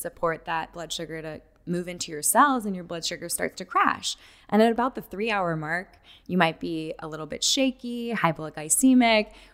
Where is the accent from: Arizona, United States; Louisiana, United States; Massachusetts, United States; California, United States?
California, United States; I think, growing up in the 80s, growing up in Southern California, people are at the beach all the time.